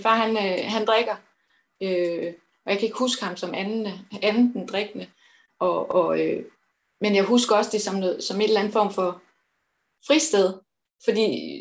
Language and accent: Danish; Give, Region of Southern Denmark, Denmark; Jeg er vokset op i en lille bitte by her, Give, som jeg stadigvæk bor i.